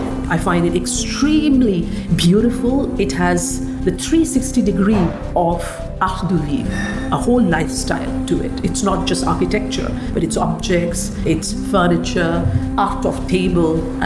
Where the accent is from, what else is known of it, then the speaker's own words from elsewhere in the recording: India; I mean, I'm Indian